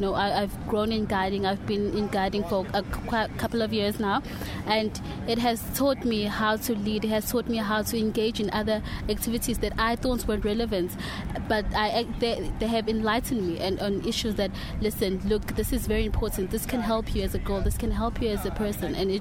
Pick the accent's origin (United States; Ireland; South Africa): South Africa; and I'm from South Africa.